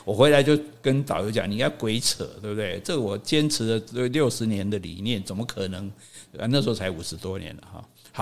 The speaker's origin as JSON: {"language": "Chinese", "country": "Taiwan", "said": "因为我们都是台湾人嘛"}